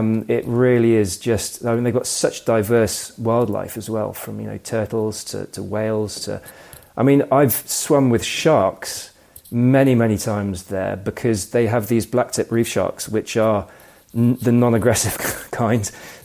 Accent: South West England, United Kingdom; Southwest of, well, very close to you guys, actually. I hail from Somerset.

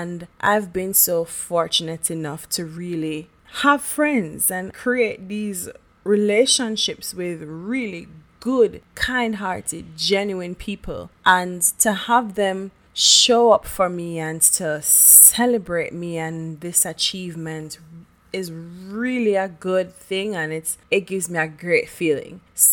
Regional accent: Jamaica; now in Canada; I am Jamaican by birth. A very proud Jamaican. Big up yard. But I moved to Canada 6 years ago.

